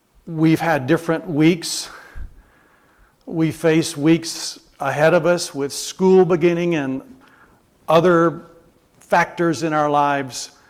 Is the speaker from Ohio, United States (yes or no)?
no; Alabama, United States; accent: Southern; I'm not from around here originally. Some people hear where I'm from and others don't. I grew up in Alabama, used to have a very thick southern accent.